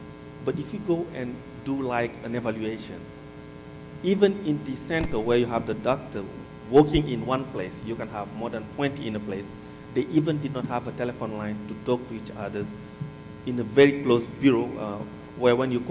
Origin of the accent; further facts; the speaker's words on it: Senegal; English is a second language; I'm from Senegal. My first foreign language is French. English is the second or third.